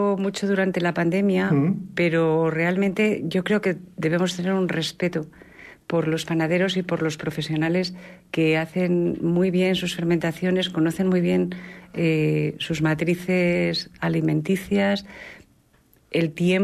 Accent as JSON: {"language": "Spanish", "town": "Zamora", "region": "Castile and León", "country": "Spain", "said": "yo soy zamorana y quiero comentar que va a haber un PanFest en Zamora en 2027"}